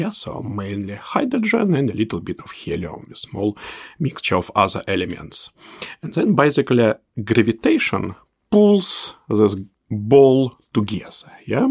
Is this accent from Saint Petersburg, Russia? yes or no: yes; Saint Petersburg, Russia; born there; English is a second language; moved away as an adult; also born or lived in Zurich, Switzerland; So, I was born in Soviet Union in Leningrad. I also was a master, or how we say in Soviet Union, specialist scientist, student in the St. Petersburg State University. Then I immediately moved to a beautiful Switzerland.